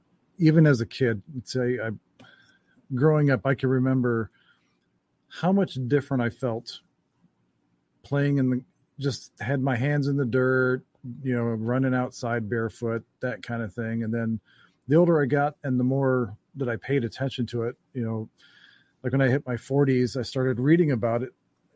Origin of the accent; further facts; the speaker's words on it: Cleveland, Ohio, United States; born there; When I grew up in a Southern family, and I was the first one kind of born outside of the South. I was born in Cleveland, Ohio.